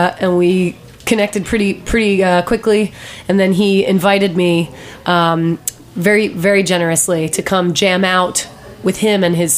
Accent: Delaware, United States; Well, I met these two boys I grew up in Delaware.

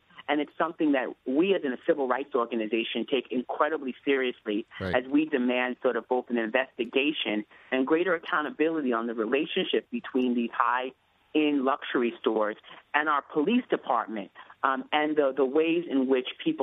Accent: New York, United States; I grew up on Eastern Long Island and always dreamed of moving to New York City

